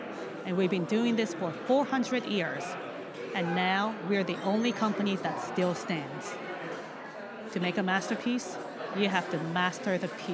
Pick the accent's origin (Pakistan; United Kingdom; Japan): Japan; English is a second language; now in United States; So I'm originally from Japan, and I came to the States in 1995. So that's quite a long time ago. Most of, basically, half of my life.